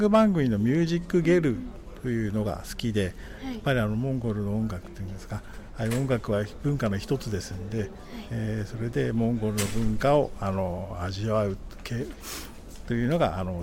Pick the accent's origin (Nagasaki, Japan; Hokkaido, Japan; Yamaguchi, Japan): Yamaguchi, Japan; Shimonoseki; 山口県下関市から参りました